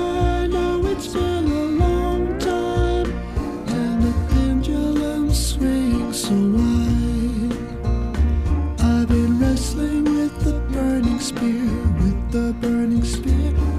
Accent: Karachi, Sindh, Pakistan; born there; I was born in Karachi, Pakistan. My mom comes from a very traditional Jewish background.

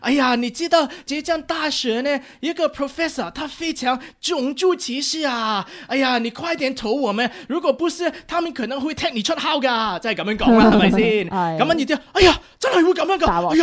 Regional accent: Australia; 雖然我喺呢度土生土長嘅澳洲人啦，咁但係咧我係一個亞洲面孔咁

